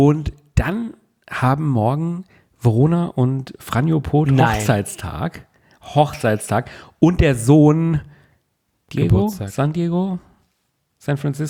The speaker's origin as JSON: {"language": "German", "country": "Germany", "said": "als Deutscher wird man"}